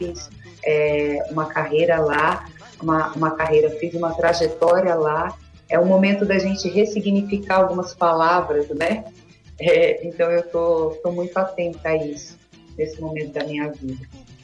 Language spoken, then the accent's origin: Portuguese; Paraná, Brazil; born there; Porque a negritude aqui no Paraná, principalmente, onde eu nasci, né, ela é negada